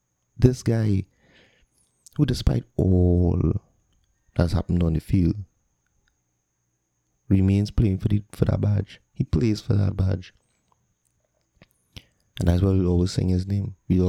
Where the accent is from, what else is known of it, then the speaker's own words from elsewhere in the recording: England, United Kingdom; we as English fans know about it